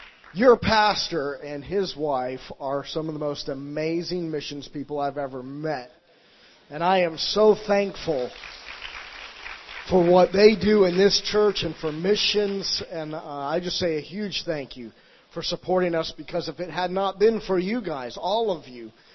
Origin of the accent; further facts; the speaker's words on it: Florida, United States; We don't get hurricanes in Europe. Hallelujah. But I'm from Florida